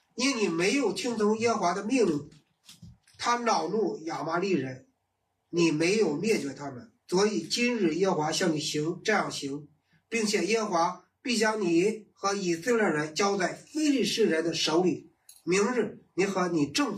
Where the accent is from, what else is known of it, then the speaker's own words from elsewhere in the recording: Shandong, China; 我们老家呢是山东，